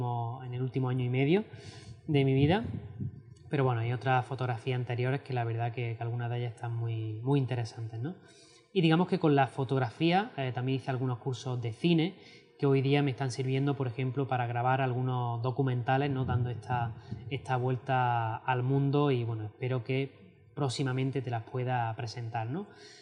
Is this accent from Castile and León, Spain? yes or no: no; Albolote, Andalusia, Spain; estaba en la banda de música de Albolote, de mi pueblo